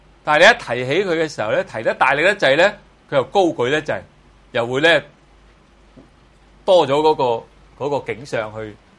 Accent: Guangdong, China; 调就是我们广东人说的调调揈那个调

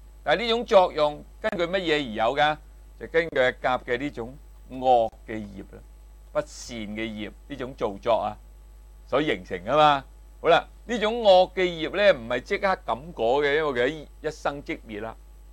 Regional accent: China; 气就咩啊？我哋中国人用嘅一个名称嚟嘅

